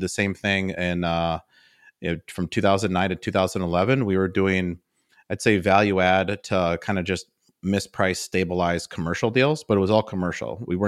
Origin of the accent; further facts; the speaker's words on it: Milwaukee, Wisconsin, United States; and I was from the Milwaukee area. So I already kind of knew what Madison was like